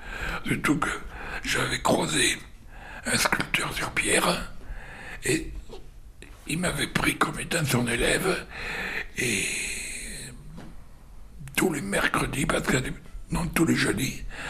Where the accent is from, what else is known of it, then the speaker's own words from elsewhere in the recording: Capdenac, Occitanie, France; Je suis né à Cadenac, Aveyron, une ville essentiellement du chemin de fer, quoi.